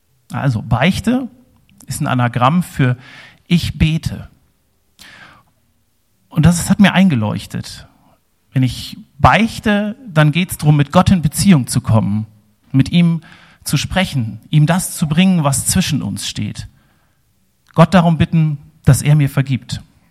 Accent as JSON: {"language": "German", "town": "Mönchengladbach", "region": "North Rhine-Westphalia", "country": "Germany", "also_born_or_lived": "Bavaria", "said": "Ich komme aus Mönchengladbach, großes katholisches Umfeld, war viele Jahre in Bayern"}